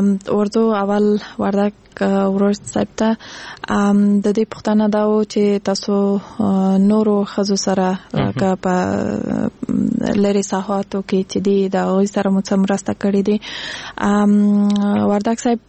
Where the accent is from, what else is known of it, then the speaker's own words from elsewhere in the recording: Kandahar, Afghanistan; زه خپل د کندهار د ولایت یم